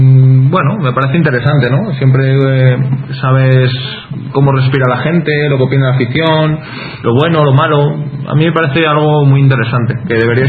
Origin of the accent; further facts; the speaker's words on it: Madrid, Community of Madrid, Spain; Yo soy de Madrid